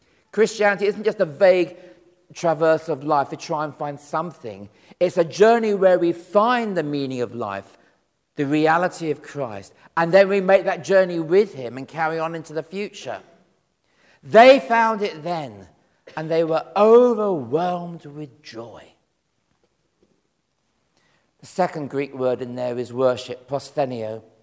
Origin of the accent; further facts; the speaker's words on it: Watford, East of England, United Kingdom; I come from Watford, I can't help it.